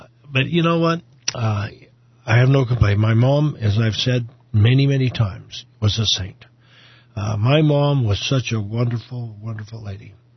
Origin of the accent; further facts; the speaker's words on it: Mesa, Arizona, United States; Well, again … born and raised in Mesa. I'm one of 13 children, a blended family.